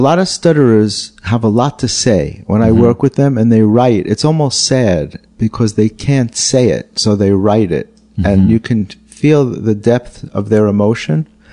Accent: New York City, New York, United States; I grew up in the Bronx. It was very, very middle class.

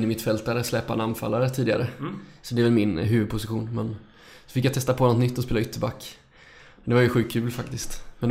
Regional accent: Alingsås, Västra Götaland County, Sweden; Spelade hela uppväxten i Gärskens BK hemma i Alingsås.

